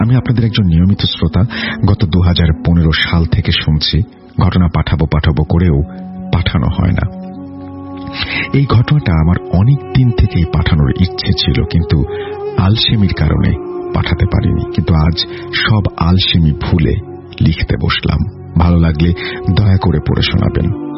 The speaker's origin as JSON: {"language": "Bangla", "town": "Tangail", "region": "Dhaka Division", "country": "Bangladesh", "said": "আমাদের বাড়ি হচ্ছে টাঙ্গাইল জেলার কোনো একটি গ্রামে, সঙ্গত কারণে গ্রামের নামটি বলতে পারছি না। আমাদের গ্রামটি খুবই প্রত্যন্ত একটি এলাকায় যেখানে এখনো বিদ্যুৎ পৌঁছায়নি।"}